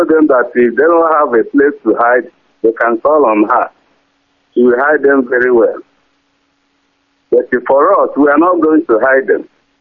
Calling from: Munich, Bavaria, Germany; From Munich, Germany.

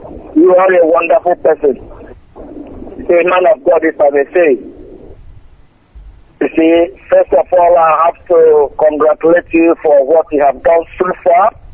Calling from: Nagoya, Aichi, Japan; I'm going from Nagoya, Japan, Nagoya.

